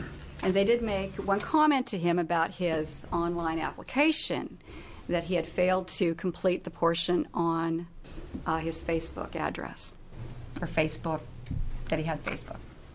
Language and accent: English; Oregon, United States; For the record … I'm from Polk County, live in Dallas, Oregon.